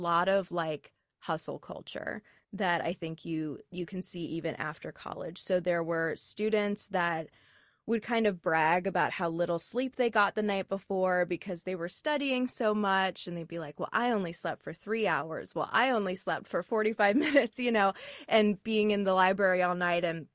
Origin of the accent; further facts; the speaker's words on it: Washington, District of Columbia, United States; I'm originally from Washington, D.C., and I'm still here.